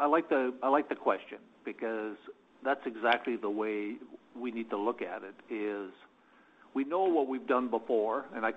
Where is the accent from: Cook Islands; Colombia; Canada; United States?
Canada; in Canada, I know there's a lot of people that I know from CN and others impacted with the fire in my hometown